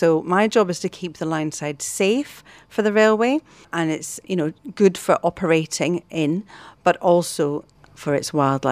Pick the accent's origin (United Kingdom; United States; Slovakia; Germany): United Kingdom; Scotland; now in England; I'm from a little bit further north. I am Scottish. I've lived in Northern England for the last 27 years.